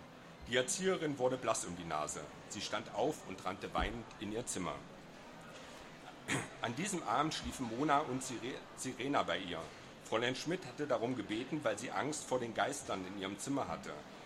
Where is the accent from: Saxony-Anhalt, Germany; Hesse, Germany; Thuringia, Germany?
Saxony-Anhalt, Germany; Magdeburg; Und ich komme ja aus Magdeburg und bei uns lauten die Sprüche noch ein bisschen anders.